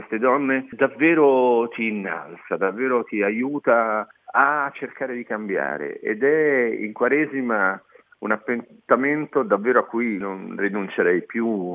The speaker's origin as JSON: {"language": "Italian", "town": "Turin", "region": "Piedmont", "country": "Italy", "tie": "born or raised there", "said": "sono nato e cresciuto a Torino, quindi mi è molto vicino e molto caro"}